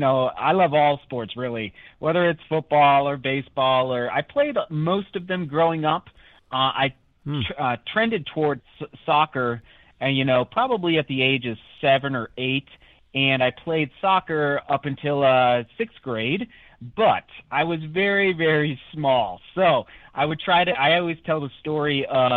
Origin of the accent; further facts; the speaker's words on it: Buena Vista, Colorado, United States; cradle Catholic, and was very blessed growing up in Buena Vista, very strong parish, and even though it was a small mountain town.